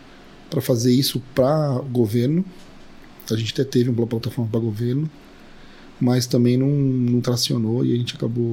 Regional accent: Jarinu, São Paulo, Brazil; Nasci em São Paulo e mudei para minha família toda do interior de São Paulo, chama Jarinu, a cidade.

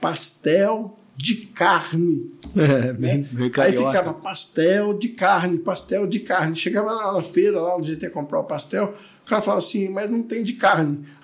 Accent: Limeira, São Paulo, Brazil; Sou natural de Limeira. Sim. Aliás, assim, meu sotaque me denuncia de cara, assim, eu posso ir para qualquer lugar no Brasil ou fora do Brasil.

